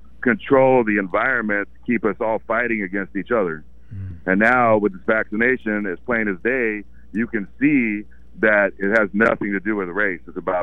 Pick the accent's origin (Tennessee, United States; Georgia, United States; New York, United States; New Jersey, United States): Georgia, United States; Atlanta; now in Portland, United States; I came from Atlanta, and I moved over here to Portland because of racism. Okay, my mom wanted to put me in a safer environment.